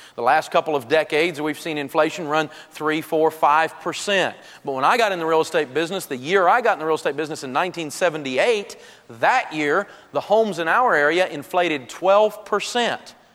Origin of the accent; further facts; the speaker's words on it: Tennessee, United States; I'm from Tennessee.